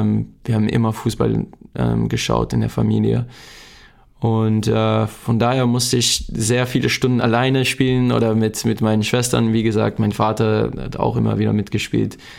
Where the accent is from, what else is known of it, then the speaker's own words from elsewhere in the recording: New Jersey, United States; also born or lived in Alabama; In Alabama geboren und in New Jersey aufgewachsen.